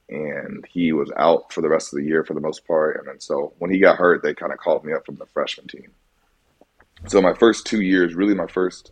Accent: Iowa, United States; Growing up in Iowa, though, it's a very, it's the Midwest. Iowa's known for its agriculture. My mom's side of the family, all of them are farmers and everything.

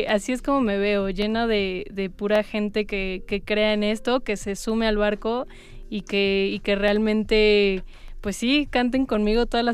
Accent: Mexico City, Mexico; No, yo soy de la ciudad.

